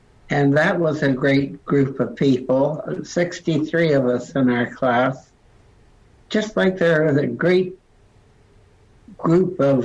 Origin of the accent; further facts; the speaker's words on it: Bolton, Ontario, Canada; also born or lived in Saskatchewan; now in Georgetown, Canada; I was born in Saskatchewan, and I moved to Bolton. I was raised in Bolton, and we used to come to Guelph for various things when I was a child. But I've been living in Georgetown for quite a while